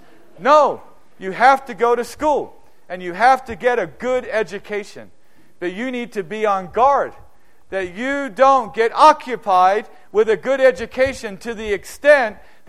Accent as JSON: {"language": "English", "country": "New Zealand", "tie": "born or raised there", "said": "I grew up in New Zealand, and in New Zealand, there's a lot of outdoor things to do."}